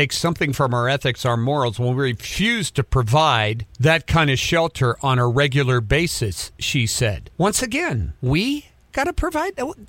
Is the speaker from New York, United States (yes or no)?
no; Cincinnati, Ohio, United States; moved away as an adult; I came from Cincinnati. I came out here in 1978.